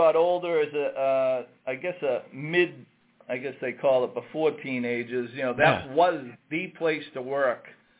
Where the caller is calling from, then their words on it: Saugus, Massachusetts, United States; I'm calling from our office in Saugus, Massachusetts.